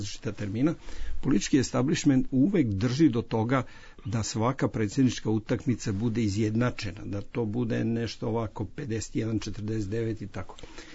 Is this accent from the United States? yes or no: yes; United States; ja kao Amerikanac, a pritom Srbin, ja tu sam emocionalno zaista vezan